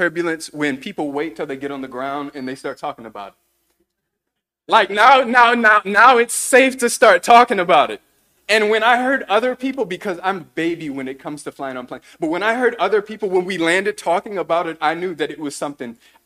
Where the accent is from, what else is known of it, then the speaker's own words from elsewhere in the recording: Lafayette, Louisiana, United States; there was a judge in my hometown, Lafayette, Louisiana